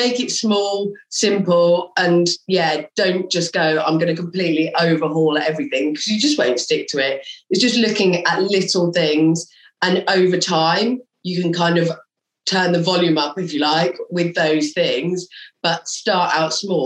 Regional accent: East of England, United Kingdom; also born or lived in Barcelona; Well, I'm from Norfolk originally, so they're not too far away from the sea

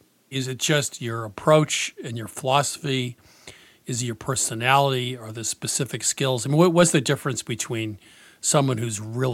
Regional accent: East, United States; Because I'm from the East, and that's chicken fried steak is not common on menus out here.

